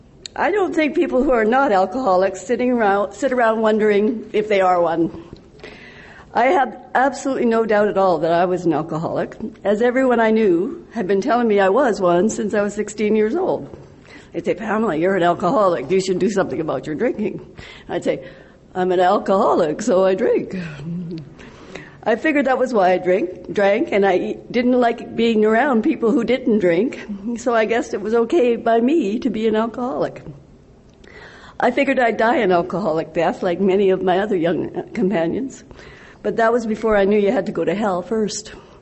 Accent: British Columbia, Canada; now in Manitoba, Canada; I'm an alcoholic from Manitoba, Canada. And I'm not originally from Manitoba. I'm originally from British Columbia. I sobered up in Calgary, Alberta, and now I live in Manitoba, Canada.

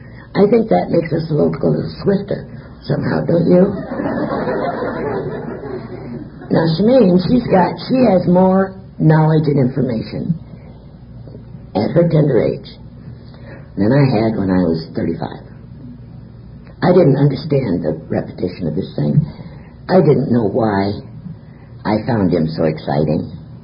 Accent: Illinois, United States; now in Dallas, United States; I come to you from Dallas, but you can probably tell that I really wasn't quite born and reared there. My native state is Illinois, and I was born and raised there, as was my mother. We were born both in the same small town.

